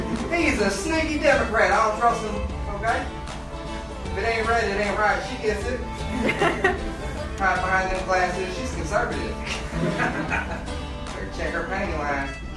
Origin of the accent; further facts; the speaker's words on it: the South, United States; I know I'm from the South.